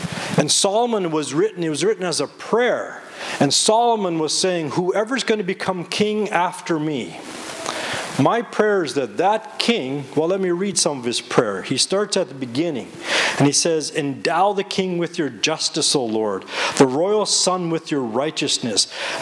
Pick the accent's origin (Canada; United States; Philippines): Canada; I come from Canada, the best country on earth